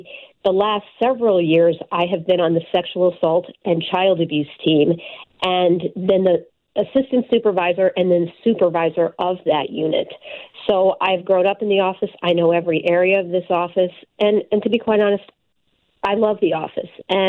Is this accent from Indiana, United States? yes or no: no; Missouri, United States; I grew up in St. Louis County. I raised my kids here. I want my kids to want to stay here and raise their kids here.